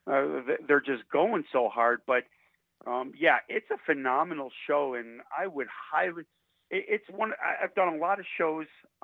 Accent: Chicago, Illinois, United States; I grew up in Chicago, moved up here

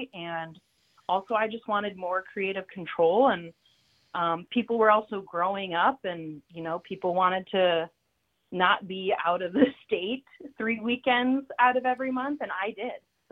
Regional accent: St. Anthony, Minnesota, United States; My folks, I'm from Northeast Minneapolis, so just like a first ring suburb of Minneapolis. It's called St. Anthony.

